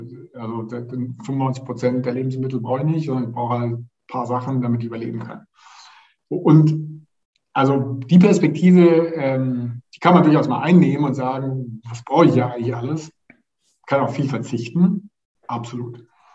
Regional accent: Baden-Württemberg, Germany; Als Schwabe fällt es mir schwer, Geld auszugeben

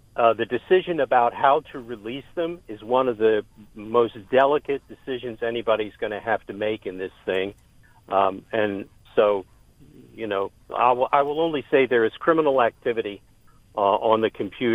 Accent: Delaware, United States; I'm from Delaware. I have a lot of contacts in Delaware

